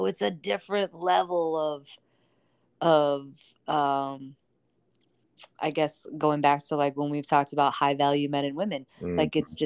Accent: Midwest, United States; now in New York, United States; I said, oh, that's why we're sitting here talking, because we're both from the Midwest.

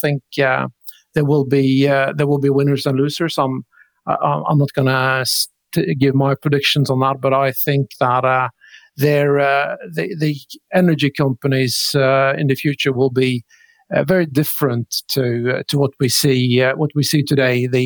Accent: Rogaland, Norway; There is a small island on the west coast of Norway, outside of my hometown, called Utsira

